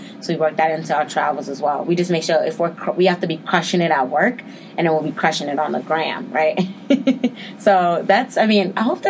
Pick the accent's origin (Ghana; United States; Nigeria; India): Nigeria; born there; we weren't born here, so we weren't citizens. And I was born in Nigeria.